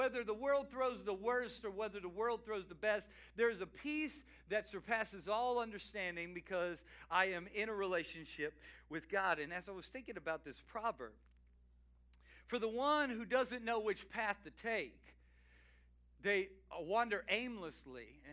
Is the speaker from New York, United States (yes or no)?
no; Louisiana, United States; You know, I'm from Louisiana, and we didn't have corn mazes in the autumn season